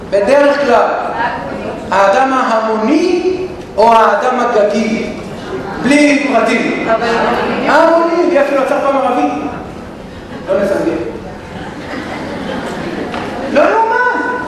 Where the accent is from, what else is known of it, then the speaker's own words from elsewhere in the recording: Holon, Tel Aviv District, Israel; אני גדלתי בחולון.